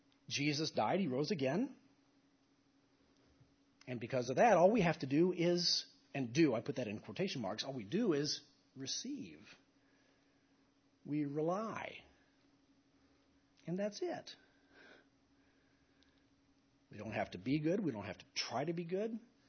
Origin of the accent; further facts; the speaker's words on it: Dallas, Texas, United States; I grew up in Dallas. And growing up in Dallas, 300 miles north of here, I did a lot of driving on a major thoroughfare known as Northwest Highway.